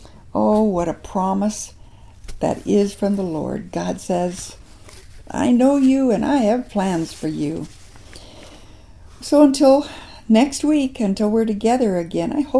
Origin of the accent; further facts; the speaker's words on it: South Dakota, United States; born there; Since I was born in South Dakota, some years ago a friend sent me a picture of a 100-year-old South Dakota grain elevator.